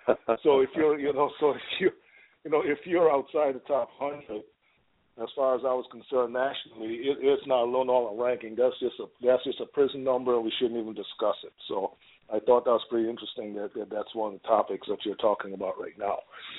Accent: Saginaw, Michigan, United States; and I'm from Saginaw, Michigan, so they would come there because they had family there.

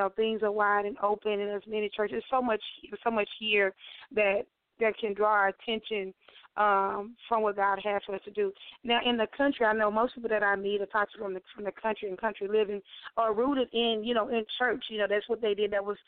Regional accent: Houston, Texas, United States; The city, born and raised in Houston, Texas.

